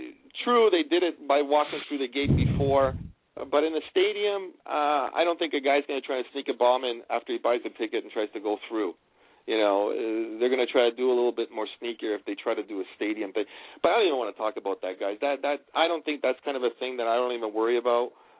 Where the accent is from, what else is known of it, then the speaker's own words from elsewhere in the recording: Canada; I'm a hometown boy. I'm a Canadian, you know, first